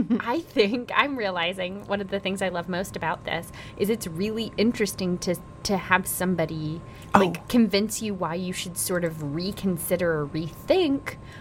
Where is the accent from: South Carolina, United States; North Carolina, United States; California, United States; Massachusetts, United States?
North Carolina, United States; I'm from NASCAR country. Y'all, I'm from North Carolina